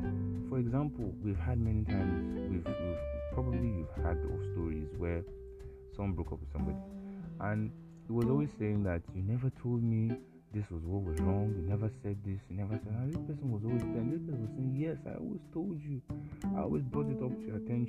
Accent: Nigeria; accent: Nigerian; I just behaved myself and humbled myself and spoke my Nigerian accent, and we got going.

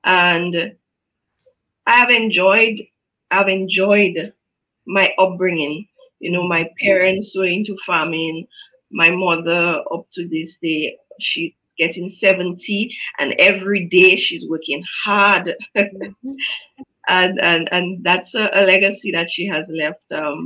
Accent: Salisbury, Saint Joseph Parish, Dominica; So interestingly, I was born and raised in Salisbury.

